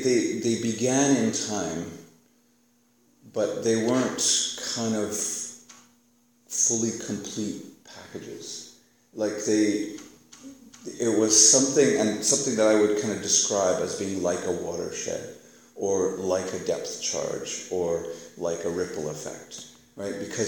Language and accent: English; India; because I grew up in India, I didn't have Marvel comic books or DC comic books